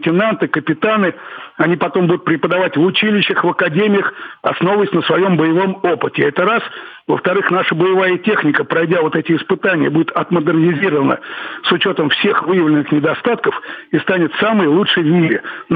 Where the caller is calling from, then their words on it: Moscow Oblast, Russia; я из Дальнего Подмосковья.